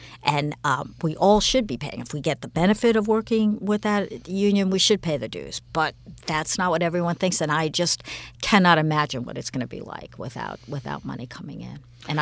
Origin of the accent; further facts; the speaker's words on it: Albany, New York, United States; I mean, I grew up in Albany